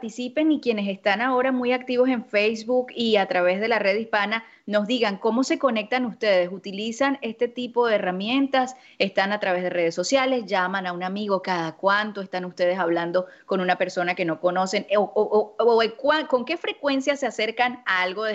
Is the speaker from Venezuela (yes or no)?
yes; Venezuela; born there; yo nací en una zona montañosa de Venezuela, hermosísima, por muchas razones ha cambiado, pero recuerdo eso bonito, esas montañas.